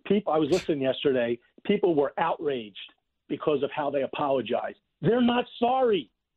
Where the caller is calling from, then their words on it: Las Vegas, Nevada, United States; I'm listening from Vegas.